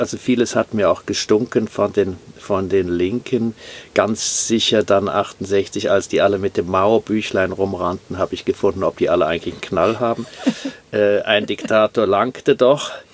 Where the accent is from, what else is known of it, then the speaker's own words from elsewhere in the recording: Bonn, North Rhine-Westphalia, Germany; ich bin in Bonn aufgewachsen und Bonn war nicht zerstört, weil es vollkommen unbedeutend war im Krieg.